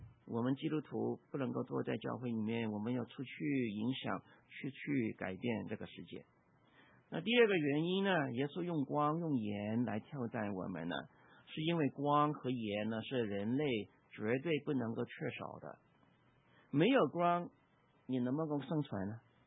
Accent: Guangdong, China; now in United States; 我们广东人的话这个大便泡，

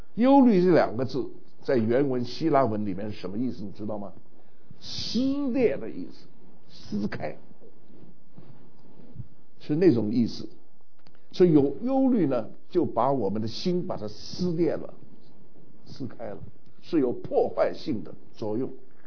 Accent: China; now in United States; 当我小时候在中国的时候，我们见面就会问你吃过饭了吗

